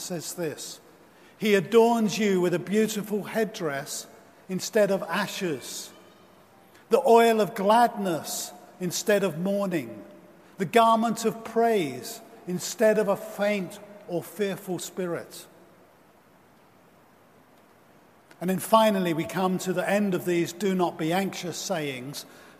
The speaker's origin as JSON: {"language": "English", "region": "East of England", "country": "United Kingdom", "tie": "born or raised there", "said": "my hometown, which is about 50 miles, about 70 plus kilometers from London. And as you go out of inner city London and then through the suburbs of London, you start to come into rural Essex, which is where I live."}